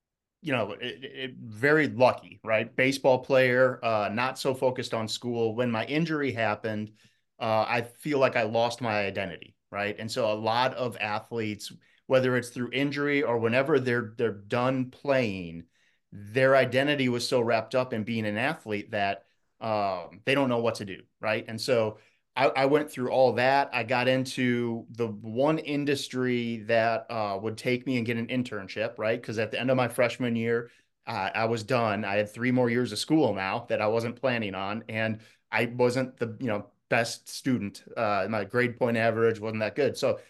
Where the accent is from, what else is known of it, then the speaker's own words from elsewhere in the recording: Wisconsin, United States; Yeah, I went to Cardinal Stritch, which it's in Milwaukee, Wisconsin. So I grew up in Wisconsin, and I didn't even know that the school existed